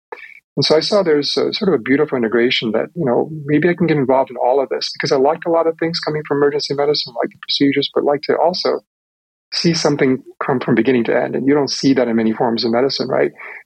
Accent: East Coast, United States; Because I grew up in the East Coast, and back when space shuttle and launch vehicles were going off, and I said, I want to go in the space industry.

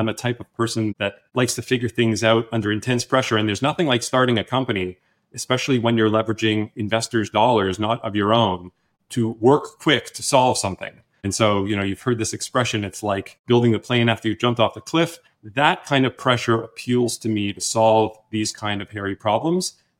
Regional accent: Toronto, Ontario, Canada; I'm from Toronto

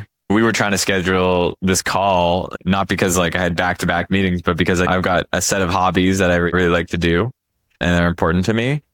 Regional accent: Canada; I'm tuning in from basically the woods. So I'm staring out on a bunch of forest. I'm in nature, originally where I'm from. So just, yeah, spending time in nature in Canada.

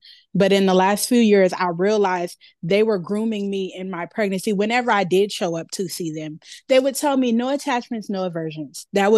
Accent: San Francisco, California, United States; moved away as an adult; now in New Orleans, United States; Yes, I'm here from New Orleans, San Francisco originally, but I do have New Orleans roots.

